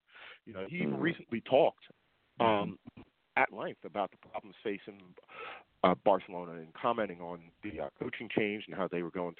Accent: Philadelphia, Pennsylvania, United States; you know, I grew up in the Philadelphia area.

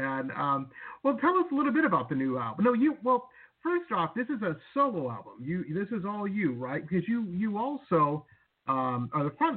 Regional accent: Detroit, Michigan, United States; I grew up in Metro Detroit

